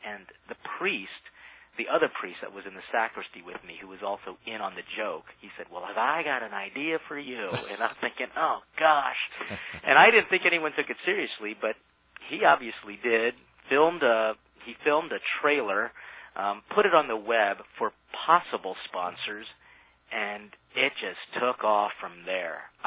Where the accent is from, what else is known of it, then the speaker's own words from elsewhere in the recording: United States; That's where I was born, but I moved to Baltimore, Maryland when I was 2 years old. And so, for all intents and purposes, even though I was raised in a very Philippine traditional home, I'm definitely an American.